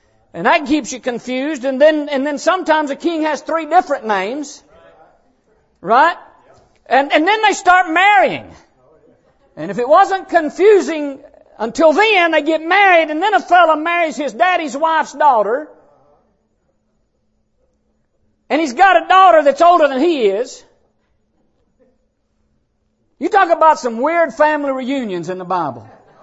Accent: Alabama, United States; Listen, I was raised in Alabama in the 60s.

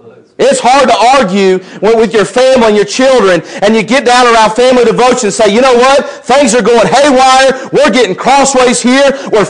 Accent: Ohio, United States; also born or lived in Minnesota / Florida; You know, y'all wouldn't know, but I was born up in Minnesota. And 3 months after I was born, I moved to Florida. And I was there for about a year. And I moved to Ohio and spent 12 years in Ohio.

